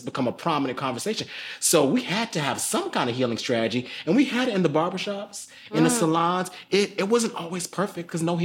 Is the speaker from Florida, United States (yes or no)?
yes; Florida, United States; I grew up in South Florida, you know, in families and in communities that were struggling with a lot of different things.